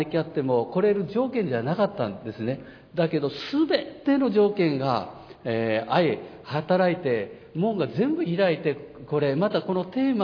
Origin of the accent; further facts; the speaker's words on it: Osaka, Japan; moved away; もともと大阪出身 で中学高校はもう野球